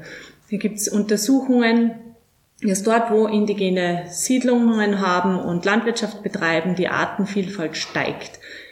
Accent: Austria; Wir haben aus Europa kommend oder als Österreicherin einen Einfluss auf andere Gebiete in der Welt

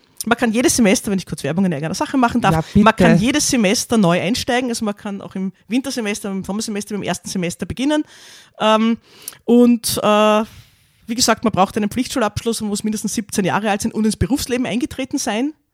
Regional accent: Vienna, Austria; also ich bin schon lange in Floridsdorf, meine Eltern wohnen auch in Floridsdorf, aber ursprünglich komme ich aus Favoriten, ja.

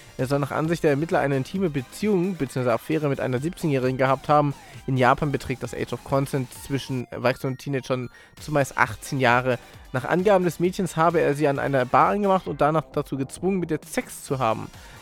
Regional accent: Hamburg, Germany; Ich sollte es als Hamburger echt lassen, oder?

